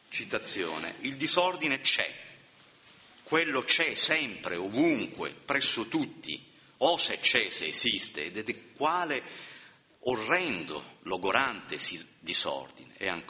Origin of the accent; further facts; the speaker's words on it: Southern Italy, Italy; Beh, insomma, da Terrone mi adonto un po', però insomma è così.